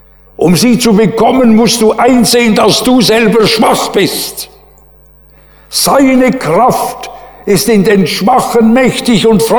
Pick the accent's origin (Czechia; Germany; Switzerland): Switzerland; ich wurde da als Schweizer, wisst ihr, als satter Schweizer, dem es immer gut gegangen ist, immer kleiner